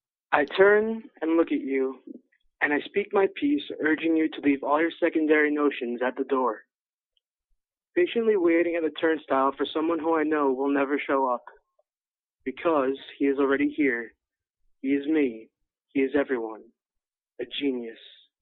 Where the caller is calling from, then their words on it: Dumont, New Jersey, United States; Dumont, New Jersey.